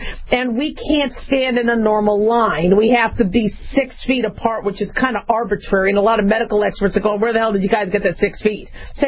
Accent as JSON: {"language": "English", "town": "Las Vegas", "region": "Nevada", "country": "United States", "tie": "born or raised there", "also_born_or_lived": "California / Arizona", "said": "So growing up in Nevada, growing up in Las Vegas, I kind of grew up in California and Arizona because my folks moved a lot."}